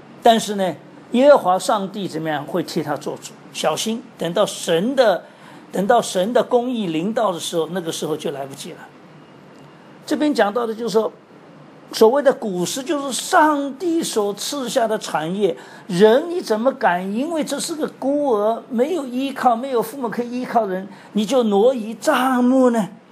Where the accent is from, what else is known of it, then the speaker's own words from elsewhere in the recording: China; 虽然我们中国人有讲说吃饭皇帝大，但是问题在哪里呢？